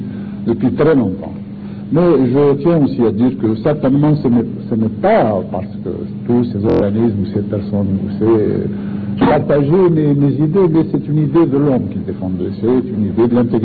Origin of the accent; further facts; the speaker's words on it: Maghnia, Tlemcen Province, Algeria; Un professeur, alors que je venais de mon village, de Marnia, petit village, j'allais à Tlemcen